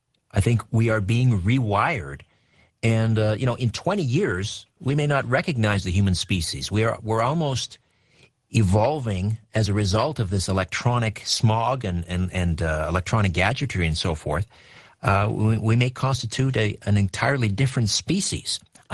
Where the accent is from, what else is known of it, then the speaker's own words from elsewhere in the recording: Canada; I'm a Canadian interloper